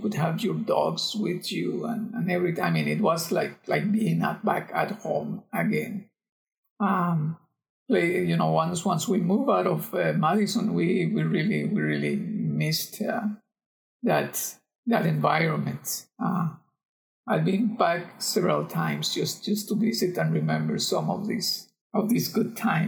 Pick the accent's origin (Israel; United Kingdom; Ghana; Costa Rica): Costa Rica; English is a second language; also born or lived in United States; now in Panama; I was born in Costa Rica, lived in Costa Rica most of my life, and then I went to the United States as a foreign exchange student back in 1970, where I learned English in Shawnee Mission, Kansas.